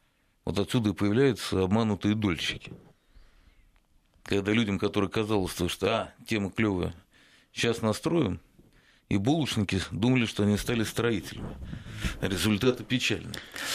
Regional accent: Moscow, Russia; А я москвич, даже не знаю, где Челобитьево.

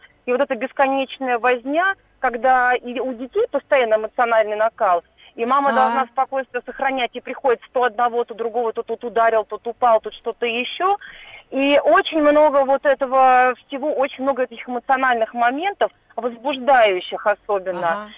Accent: Moscow Oblast, Russia; я из Московской области

